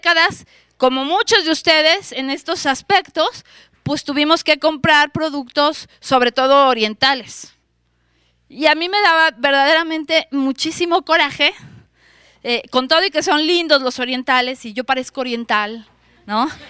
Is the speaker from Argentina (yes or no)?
no; Mexico; como politécnica, como mexicana, como tecnóloga educativa